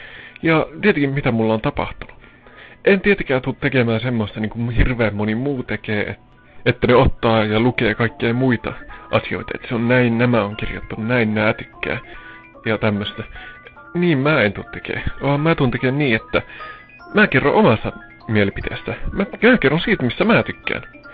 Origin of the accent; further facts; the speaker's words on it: Gothenburg, Västra Götaland, Sweden; born there; Mä oon kuitenkin ruotsin suomalainen. Ja oon syntynyt täällä Göteborgissa 82, elikkä mä oon vasta 24.